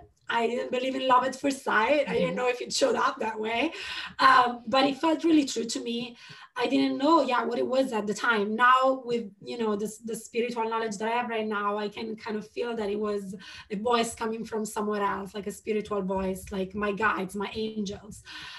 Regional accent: Italy; English is a second language; moved away as an adult; also born or lived in London; So I was born in Italy and I stayed there until the end of university. And then I moved to London because before Brexit, it was just easy.

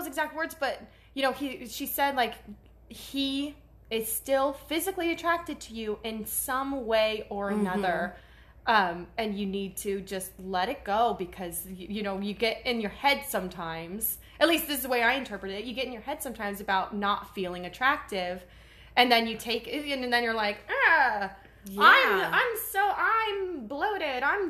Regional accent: United States; come on. I'm American.

